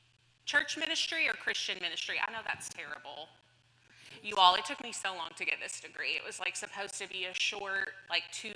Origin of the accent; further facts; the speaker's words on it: Louisville, Kentucky, United States; I'm originally from Louisville, the mother to two boys.